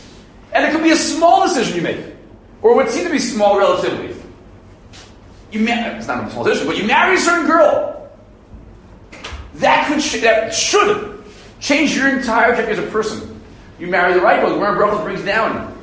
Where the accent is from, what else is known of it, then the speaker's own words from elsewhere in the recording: Silver Spring, Maryland, United States; I said, Rudy, we grew up in Silver Spring, Maryland.